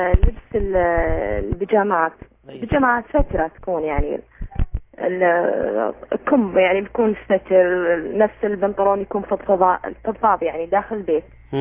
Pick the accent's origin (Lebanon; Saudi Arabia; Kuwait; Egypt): Saudi Arabia; انا من السعودية